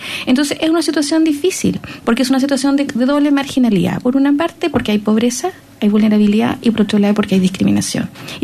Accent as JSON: {"language": "Spanish", "town": "Santiago", "region": "Santiago Metropolitan", "country": "Chile", "said": "como santiaguina, como chilena, como no indígena"}